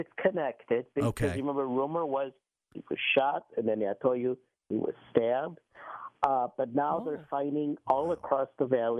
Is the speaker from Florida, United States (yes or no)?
no; Chicago, Illinois, United States; I'm originally from Chicago.